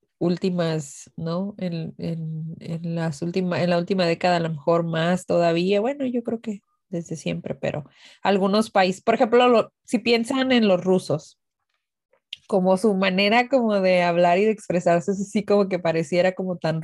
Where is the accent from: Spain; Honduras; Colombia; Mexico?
Mexico; born there; así como nosotros nacimos en México, con nuestra carga histórica